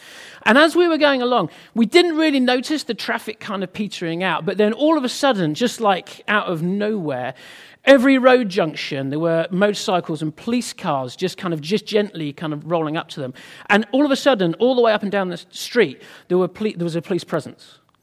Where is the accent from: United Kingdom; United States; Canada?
United Kingdom; because we're British, we do what we're told.